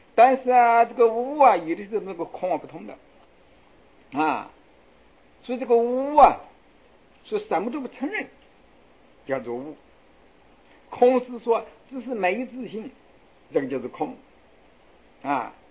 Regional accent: China; 我们中国人啊，不但是神性贪哦

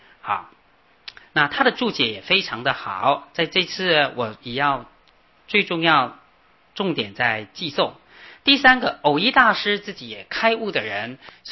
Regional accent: China; 我们中国人比较喜欢读经

